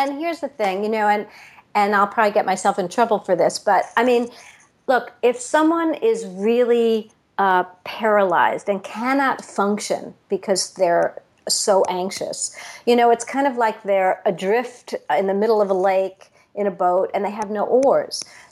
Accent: New York, United States; I'm from New York, so, you know, we have subways

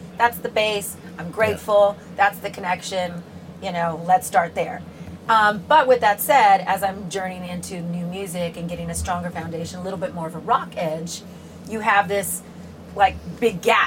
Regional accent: Los Angeles, California, United States; I went to L.A., where I'm from, my hometown, and went back to my high school, which was not in the original video.

